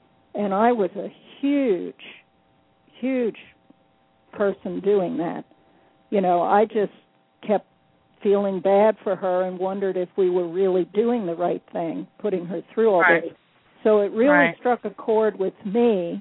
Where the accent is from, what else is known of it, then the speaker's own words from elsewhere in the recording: New Jersey, United States; I grew up in New Jersey riding horses, loved horses, showed all the way up through college.